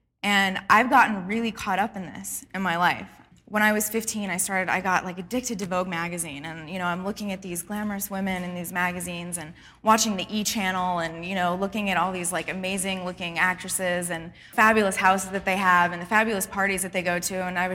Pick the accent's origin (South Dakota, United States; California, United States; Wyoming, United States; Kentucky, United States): California, United States; I come from California, and for a really long time, I've been pursuing or wanting to pursue a career as an actor.